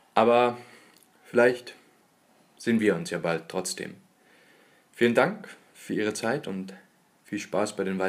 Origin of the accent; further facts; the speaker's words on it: Saxony, Germany; born there; now in Mainz, Germany; Ich komme gebürtig aus Zidda in Sachsen, ganz im Osten. Momentan lebe ich in Mainz und mache dort seit August 2014 ein bisschen Theater am Staatstheater.